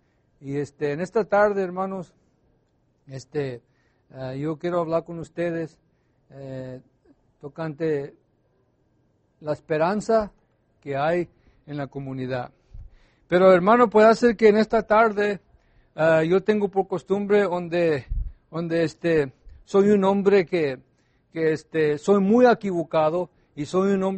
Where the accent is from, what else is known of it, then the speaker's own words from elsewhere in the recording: San Antonio, Texas, United States; yo me crié en San Antonio, en San Antonio, Texas, allá en un barrio donde mis abuelos, mis papaces y todos mis primos y tíos, todos estaban involucrados en la mafia